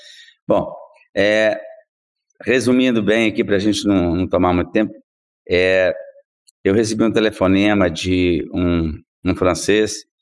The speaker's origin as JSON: {"language": "Portuguese", "town": "Rio Casca", "region": "Minas Gerais", "country": "Brazil", "tie": "born or raised there", "said": "Eu sou de Minas, natural aqui de Rio Casca, onde eu estou agora, né?"}